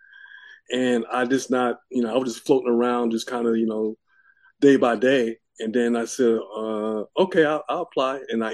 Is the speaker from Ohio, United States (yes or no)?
no; Long Beach, California, United States; also born or lived in San Diego / Los Angeles; I was born in San Diego in a Navy hospital. My dad was in the Navy, and I'm only child. So, and then in San Di and that was San Diego, and then we moved up and down the coast, and then we settled in Long Beach